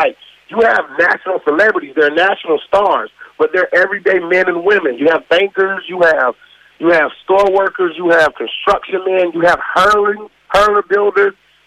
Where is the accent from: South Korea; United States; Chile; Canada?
United States; Florida; I'm from Florida. I'm American.